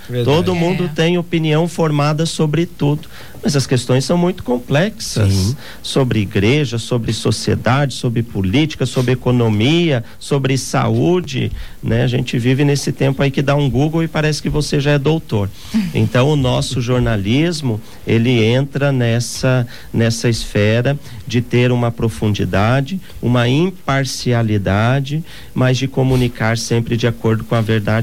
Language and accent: Portuguese; Santa Catarina, Brazil; lá em Santa Catarina, na cidade de Curitibanos, é do ladinho da minha cidade natal, lá na Serra Catarinense